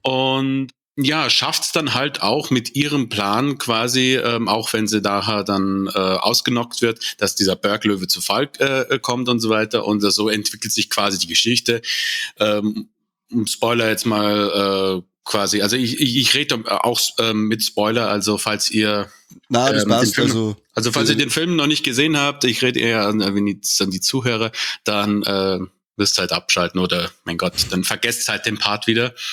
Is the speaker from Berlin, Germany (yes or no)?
no; Munich, Bavaria, Germany; born there; Also geboren bin ich 1986 in München